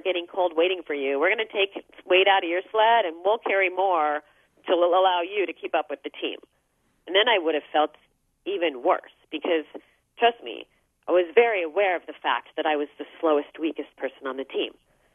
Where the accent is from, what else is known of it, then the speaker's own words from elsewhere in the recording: Phoenix, Arizona, United States; I grew up in Phoenix, and we never got to shovel snow there.